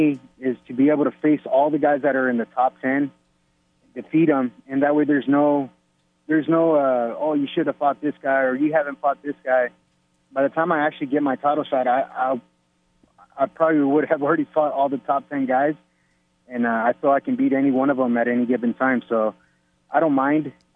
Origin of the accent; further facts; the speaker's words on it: Pechanga, California, United States; because I think Pechanga might be open by then, and that's my hometown here.